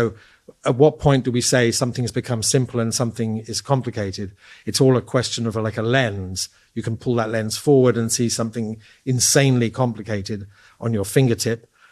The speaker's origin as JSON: {"language": "English", "town": "Oxford", "region": "South East England", "country": "United Kingdom", "tie": "born or raised there", "said": "I grew up in Oxford, and there are a lot of museums and paintings there."}